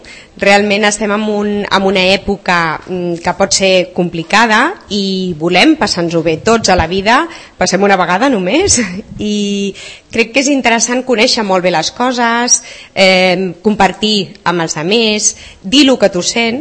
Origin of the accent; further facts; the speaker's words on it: Sant Cugat del Vallès, Catalonia, Spain; nosaltres som de Sant Cugat, jo sóc de Sant Cugat